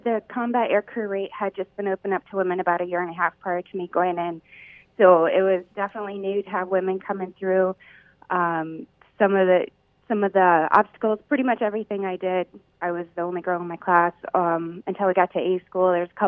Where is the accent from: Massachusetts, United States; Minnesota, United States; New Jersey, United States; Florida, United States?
Minnesota, United States; Yep, we're right next to it. That's our nearest town.